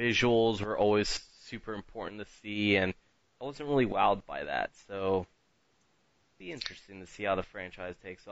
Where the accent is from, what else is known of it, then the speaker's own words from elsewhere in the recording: the South, United States; and I am from the South, I get